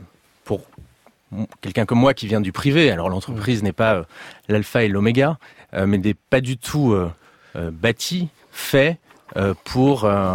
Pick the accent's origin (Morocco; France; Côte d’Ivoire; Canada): France; Paris, Île-de-France; quand je descends du métro, parce que je suis parisien